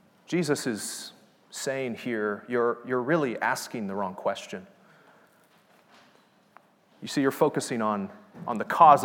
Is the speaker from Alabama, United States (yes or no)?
no; Hawaii, United States; moved away as an adult; Knox had mentioned that I grew up in Hawaii, and my wife and I just moved from Hawaii about a year and a half ago